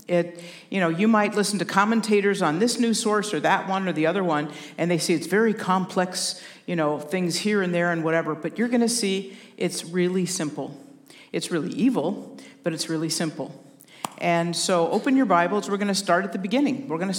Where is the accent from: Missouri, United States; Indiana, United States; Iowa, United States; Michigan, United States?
Missouri, United States; St. Louis; born there; I was born in St. Louis, Missouri, which proves it, into a Jewish home, and got a Jewish education